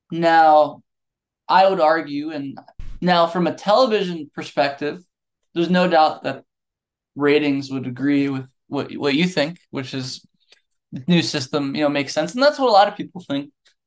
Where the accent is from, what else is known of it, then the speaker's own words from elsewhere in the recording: Syracuse, New York, United States; I come from Syracuse and we're lucky we're still in the ACC.